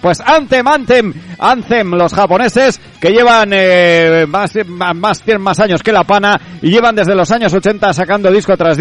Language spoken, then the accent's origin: Spanish; Lerín, Navarre, Spain; de Lerín.